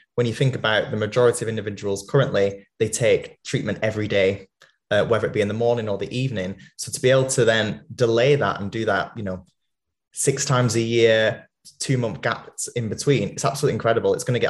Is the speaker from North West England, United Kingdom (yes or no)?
yes; North West England, United Kingdom; growing up in Greater Manchester, where there is a lot of education about HIV and there's a lot of services available to support one another